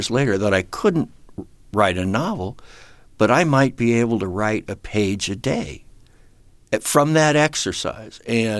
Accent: Malibu, California, United States; I grew up in Malibu, but Malibu wasn't Malibu and when I grew up there. It was, you know, a beach town.

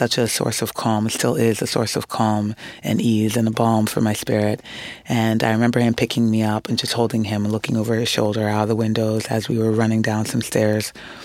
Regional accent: United States; while I am fully Ghanaian by blood and DNA, since I was raised in the States, when I go back to Ghana, I am essentially an outsider. I still retain language and food

